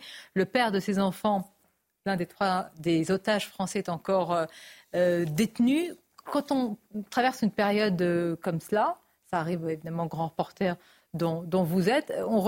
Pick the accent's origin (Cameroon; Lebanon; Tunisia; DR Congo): Tunisia; now in France; Moi, quand je suis venue de Tunisie en France, j'ai remarqué qu'il n'y avait plus d'estrade